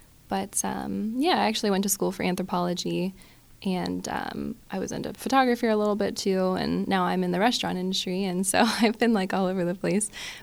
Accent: Mars, Pennsylvania, United States; So I'm from Mars, Pennsylvania, about an hour away from here. I played music.

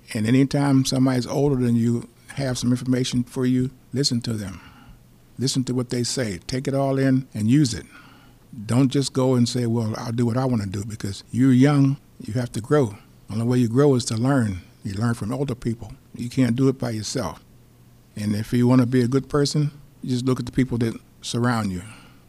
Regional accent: Pennsylvania, United States; My childhood was great. I was born here in Pennsylvania. I grew up in projects down Blair.

